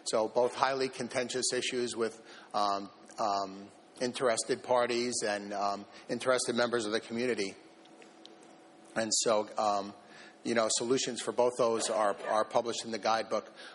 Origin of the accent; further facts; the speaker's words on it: United States; Because I'm American